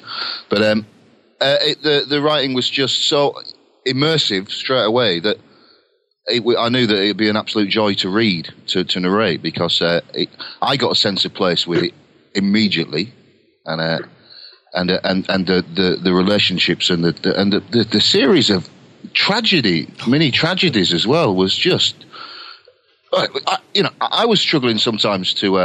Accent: Lancaster, North West England, United Kingdom; I'm a Lancashire lad. Lancaster.

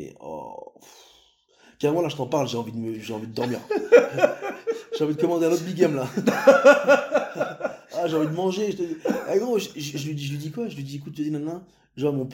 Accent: Paris, Île-de-France, France; born there; mon père, son âme, il est algérien, ma mère, elle est marocaine, moi, je suis né à Paris 12, tu vois, mais j'ai grandi dans une famille musulmane. En tant que musulman né en France

